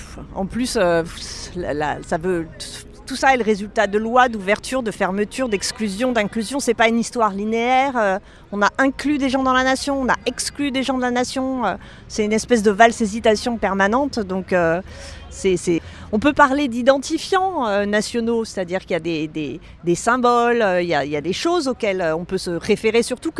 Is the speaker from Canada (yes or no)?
no; France; ok, je suis française, mais aussi je suis femme, j'ai aussi une culture politique, j'ai une identité de quartier, j'ai une identité d'athéisme